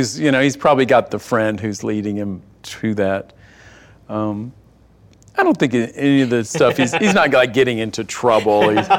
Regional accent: Texas, United States; I grew up in East Texas, where we had, it was like the Last Picture Show. We had one theater, one screen, and a new movie would open every Friday.

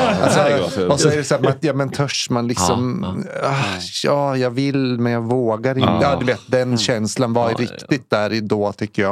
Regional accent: Norrland, Sweden; jag är ju från Norrlands inland och där var ju sån här ganska tabubelagt

